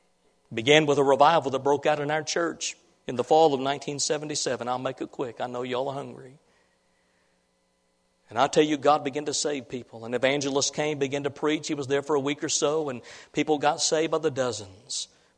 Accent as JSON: {"language": "English", "region": "Illinois", "country": "United States", "tie": "born or raised there", "said": "When I was growing up in the little church where I grew up in Illinois"}